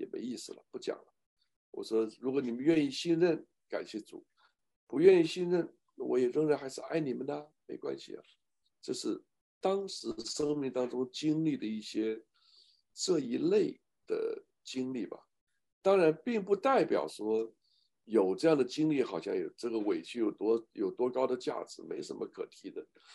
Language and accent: Chinese; China; also born or lived in Norway; 我说我远在挪威的时候，挪威的当时教会没有什么我们大陆人嘛